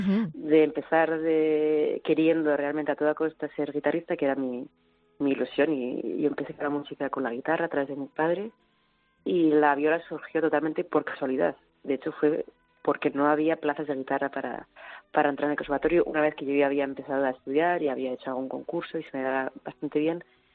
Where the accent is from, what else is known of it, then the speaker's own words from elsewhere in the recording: Navarre, Spain; como buena navarra y buena cabezota